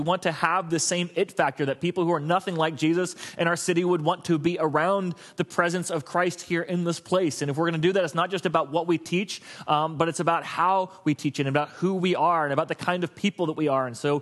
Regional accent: Florida, United States; I grew up in Florida. You never scattered seed even to grow a lawn.

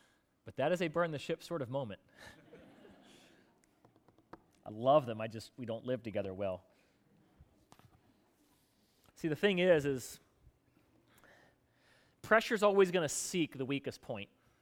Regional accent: Florida, United States; also born or lived in Hampton Roads; And I was born here in the Hampton Roads area, but then I grew up in South Florida after my dad got out of the Navy.

